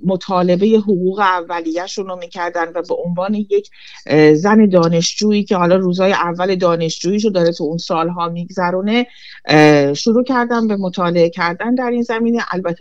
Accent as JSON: {"language": "Persian", "town": "Tehran", "region": "Tehran Province", "country": "Iran", "moved": "yes", "lives_now": "Sweden", "said": "حدود 12 ساله که توی سوئد زندگی میکنم و از ایران اومدم، از تهران."}